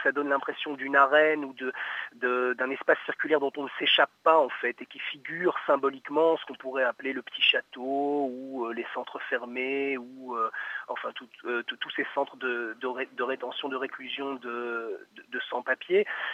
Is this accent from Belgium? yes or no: yes; Belgium; nous sommes issus de l'immigration, mais depuis trois générations maintenant, donc nous sommes belges, nous vivons ici